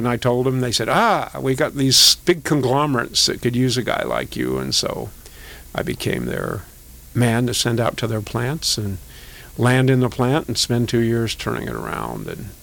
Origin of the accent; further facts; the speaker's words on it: England, United Kingdom; born there; I was born in England, and I went back to...